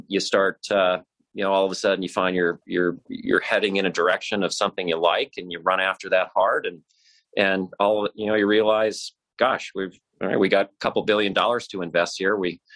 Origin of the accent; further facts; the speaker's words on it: Columbus, Nebraska, United States; growing up in Columbus, Nebraska was a wonderful place. City of about 15,000 people